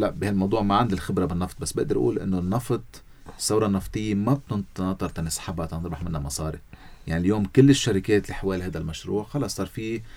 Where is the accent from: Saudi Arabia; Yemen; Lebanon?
Lebanon; بتغيير هيك كبير كلبنانيين ما بيصير بساعة وساعتين وشهر شهرين وسنة سنتين